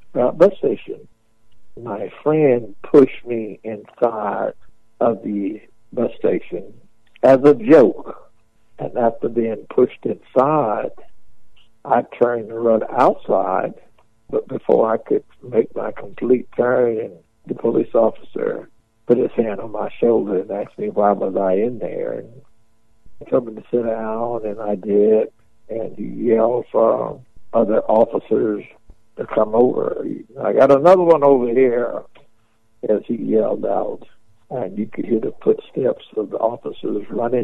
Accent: Milwaukee, Wisconsin, United States; born there; just so happened I was born in Milwaukee, Wisconsin. Just born there.

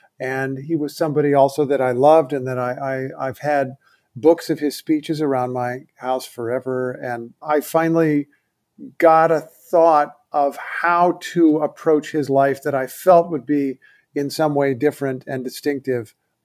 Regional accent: Indiana, United States; And I grew up in Indiana, which is the state where he spent the bulk of his youth. So you learn about Lincoln a lot when you're a kid in Indiana.

